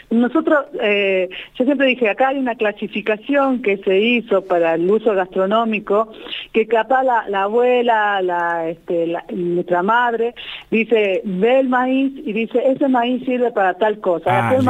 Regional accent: Tilcara, Jujuy, Argentina; Sí, yo soy tilcareña, nací en Tilcara. Mis padres son tilcareños y mis abuelos también.

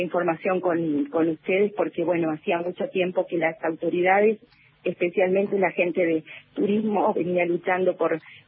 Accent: Gobernador Gregores, Santa Cruz, Argentina; moved away as an adult; also born or lived in Perito Moreno / Comodoro Rivadavia; Comencé en mi pueblo natal, allí en el centro de la provincia de Santa Cruz, en una localidad que se llama Gobernador Gregores.

